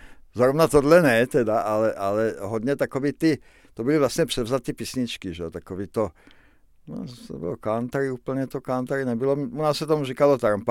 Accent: Velké Meziříčí, Vysočina Region, Czechia; also born or lived in Zlín; now in Brno, Czech Republic; já jsem se narodil v Gottwaldově, čili jsem se narodil ve městě, který neexistuje, že jo. Ale už jako v podstatě ještě skoro mimino se naši odstěhovali do Velkého Meziříčí, takže já jsem v podstatě jakoby velkomeziříčák.

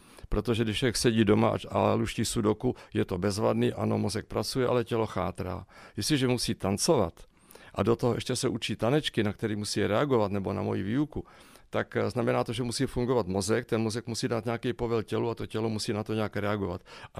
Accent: Karlovy Vary, Karlovy Vary Region, Czechia; moved away as an adult; now in Brno, Czechia; sice už jsem 35 let, už Brňákem jsem, ale předtím 30 let jsem byl Karlovarák, protože jsem se narodil a žil jsem v Karlových Varech.

